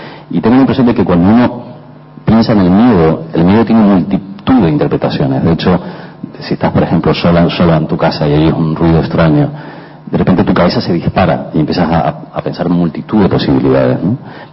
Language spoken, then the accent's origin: Spanish; Spain; Inevitablemente soy español, ¿no? Y como español, yo creo que casi te diría de forma inconsciente reflejo la realidad de mi país